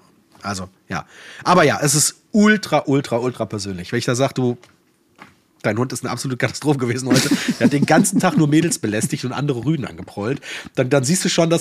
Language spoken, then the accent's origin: German; Cologne, North Rhine-Westphalia, Germany; ich bin ja aus Köln.